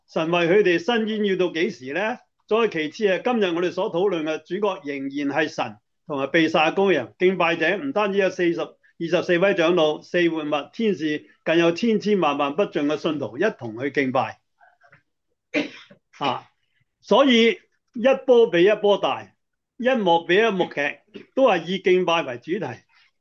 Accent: China; 我们呢，尤其是我们中国人，血是代表什么？

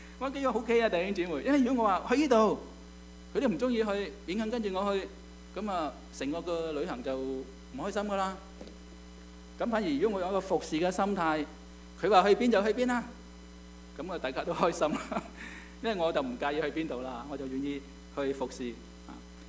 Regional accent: China; 因为我们中国人都是，我自己都是这样

